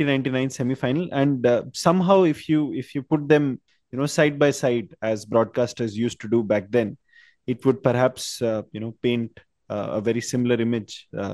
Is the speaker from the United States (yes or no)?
no; India; it's almost, you know, part of growing up in India